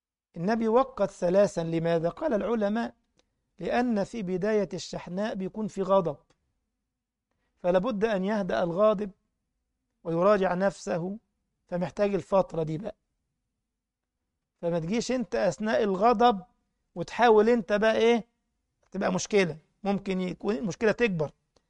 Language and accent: Arabic; Egypt; عندنا في مصر يعني بيأتون من عشان حفظ القرآن